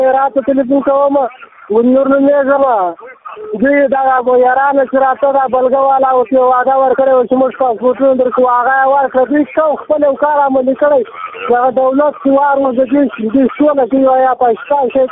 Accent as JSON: {"language": "Pashto", "country": "Afghanistan", "lives_now": "Pakistan"}